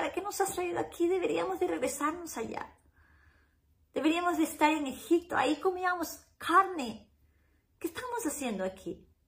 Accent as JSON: {"language": "Spanish", "country": "Peru", "moved": "as an adult", "lives_now": "United States", "said": "vivo en Estados Unidos, pero salí desde Perú, de mi país, a los 18 años, con un sueño y una mochila, de venirme a Estados Unidos."}